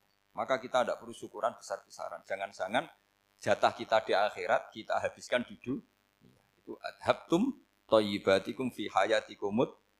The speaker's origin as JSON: {"language": "Indonesian", "town": "Rembang", "region": "Central Java", "country": "Indonesia", "said": "saya orang Rembang."}